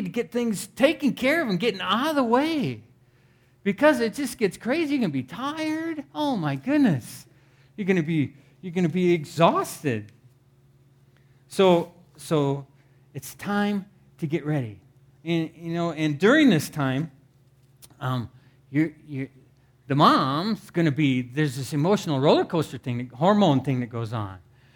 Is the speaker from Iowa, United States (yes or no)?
yes; Iowa, United States; You know, I grew up in Iowa. I grew up on a farm.